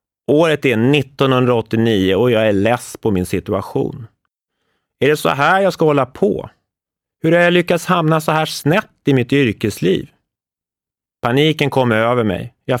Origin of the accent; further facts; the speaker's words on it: Jakobsberg, Stockholm County, Sweden; Mitt värsta minne från min uppväxt i Jakobsberg